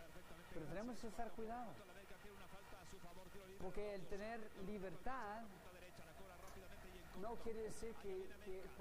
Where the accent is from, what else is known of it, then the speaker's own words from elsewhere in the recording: Querétaro, Mexico; yo vengo de México, de Querétaro